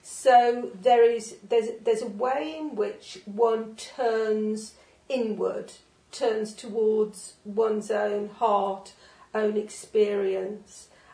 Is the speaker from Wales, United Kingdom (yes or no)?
yes; Merthyr Tydfil, Wales, United Kingdom; born there; So I was born in Merthyr Tydfil.